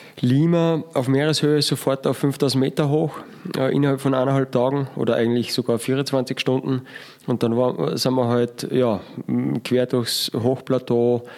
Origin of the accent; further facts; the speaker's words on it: Austria; Als Österreicher haben sie wahrscheinlich geglaubt, ich bin kalte Verhältnisse gewohnt, schlechtes Wetter, dem bin ich absolut Herr.